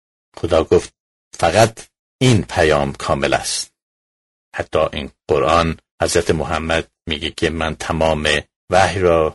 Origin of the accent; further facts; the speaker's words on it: Iran; moved away as an adult; now in United States; من از ایران به آمریکا آمدم که درسم را تمام کنم